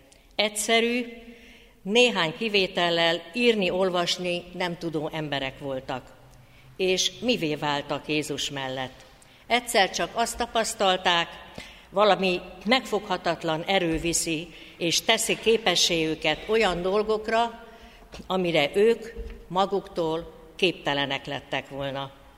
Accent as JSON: {"language": "Hungarian", "country": "Hungary", "said": "Hálás vagyok az Úrnak, és büszke is, hogy magyar vagyok, és ezen a gyönyörű nyelven beszélhetek"}